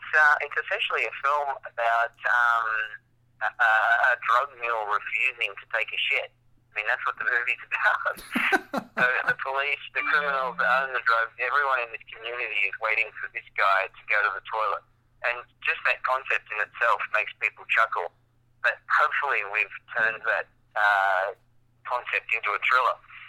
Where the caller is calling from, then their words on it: Hollywood, California, United States; I'm calling from Hollywood, literally Hollywood. It's a trailer house.